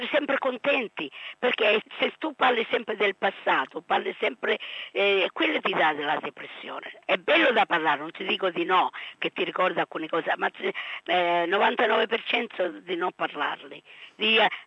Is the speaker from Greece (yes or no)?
no; Australia; also born or lived in Italy; sono nata in Italia e sono cresciuta in Australia. Ma però, insomma, mi sento di tutte e due parti del mondo.